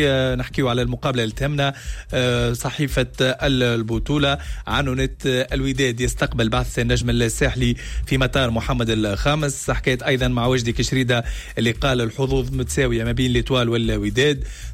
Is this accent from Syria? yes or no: no; Tunisia